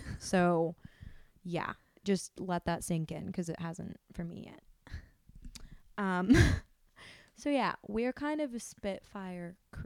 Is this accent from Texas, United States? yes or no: no; Maryland, United States; also born or lived in Germany; I was born in Maryland. I'm a military brat. I grew up overseas for several years in Germany. Moved back to America after high school.